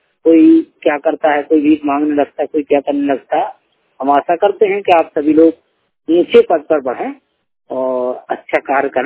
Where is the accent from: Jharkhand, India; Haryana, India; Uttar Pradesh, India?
Uttar Pradesh, India; मैं जिला जालौन उत्तर प्रदेश का रहने वाला हूँ।